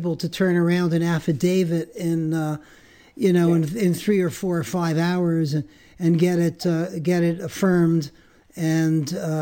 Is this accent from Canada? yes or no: yes; Canada; These because you know I'm a Canadian.